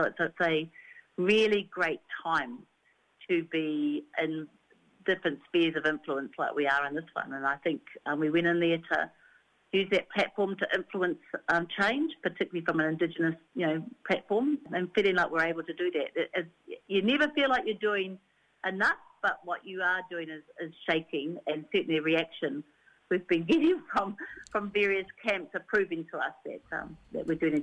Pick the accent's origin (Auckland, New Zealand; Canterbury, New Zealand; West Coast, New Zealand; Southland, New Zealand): West Coast, New Zealand; I'm from the West Coast